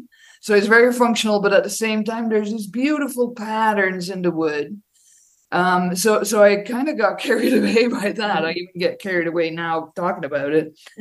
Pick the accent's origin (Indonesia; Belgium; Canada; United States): Belgium; English is a second language; I started studying tree rings for my master's degree back in Belgium. I'm from Belgium originally.